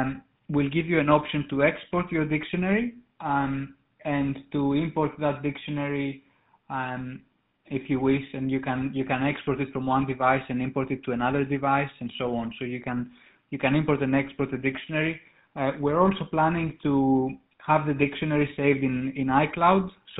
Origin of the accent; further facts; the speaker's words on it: Greece; accent: Greek; you can hear probably from my accent that I'm Greek in origin, as are our co-founders.